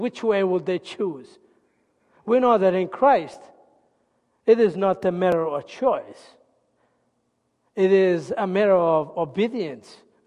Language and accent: English; Italy; I come from Italy, if you haven't gathered that yet.